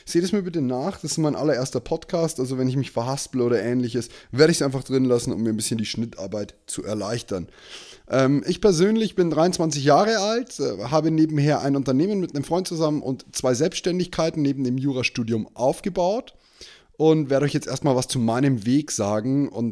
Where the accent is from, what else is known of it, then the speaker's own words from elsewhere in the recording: Bavaria, Germany; ich komme aus Bayern